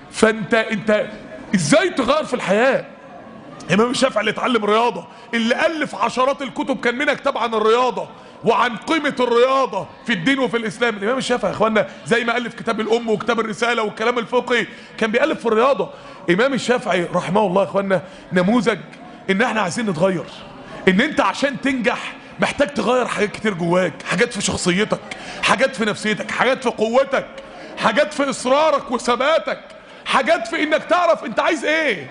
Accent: Mansoura, Dakahlia, Egypt; يعني انا اتحرم من ده عندنا في المنصورة

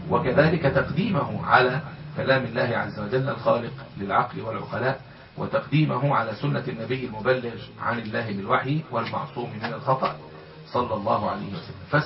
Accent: Egypt; طب انا كمصري

